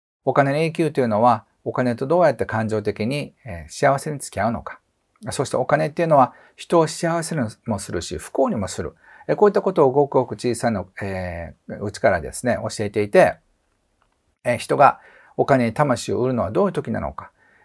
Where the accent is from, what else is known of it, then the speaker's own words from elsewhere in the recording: Kobe, Hyogo, Japan; 僕は神戸で育ってですね